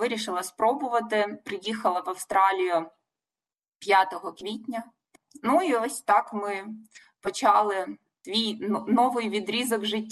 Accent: Truskavets, Lviv Oblast, Ukraine; also born or lived in Kyiv; Сама я родом з Західної України, з такого мальовничого маленького містечка Трускавець. Але насправді, напевно, половину свого життя я все-таки провела в столиці України, в Києві

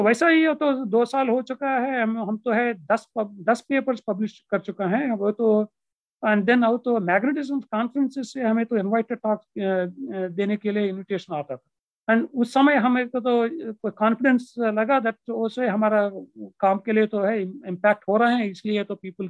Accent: Andhra Pradesh, India; Hindi is a second language; हमारा गांव में इलेक्ट्रिसिटी था, हमारा घर में इलेक्ट्रिसिटी नहीं था। फिर हमारा विलेज में तो है हाई स्कूल नहीं है, वो आसपास में विलेज में है 3 किलोमीटर्स के पास में है, तोटलवलूर गांव में है तो हाई स्कूल था

